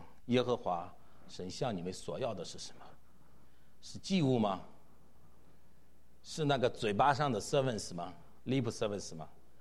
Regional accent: China; 因为我们中国人是要面子，是吧？

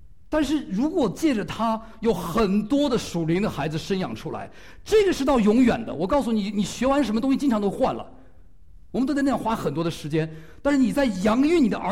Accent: China; now in United States; 我们中国人是原来是父母亲的计划，然后美国现在说孩子自己的计划

